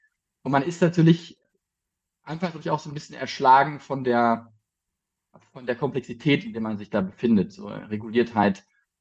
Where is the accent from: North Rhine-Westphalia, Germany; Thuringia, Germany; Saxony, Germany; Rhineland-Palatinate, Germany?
North Rhine-Westphalia, Germany; Bochum; moved away as an adult; now in Berlin, Germany; Ich bin ein Ruhrpott-Junge. Ich komme eigentlich aus Bochum, bin da aufgewachsen und habe da auch Abi gemacht und bin jetzt seit knapp 7 Jahren in Berlin.